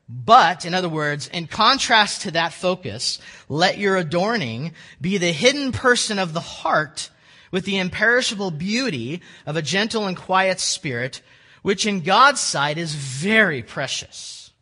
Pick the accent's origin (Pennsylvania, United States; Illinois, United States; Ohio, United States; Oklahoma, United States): Oklahoma, United States; And I grew up in Northeast Oklahoma and more or less in a pretty informal church setting.